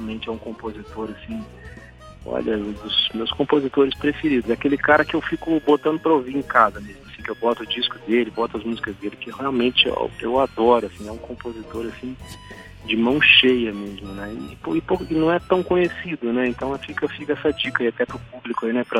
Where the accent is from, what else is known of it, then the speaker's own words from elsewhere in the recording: Brasília, Federal District, Brazil; moved away; Um prazerão conversar contigo e estar aí de alguma forma na minha terrinha, né, também.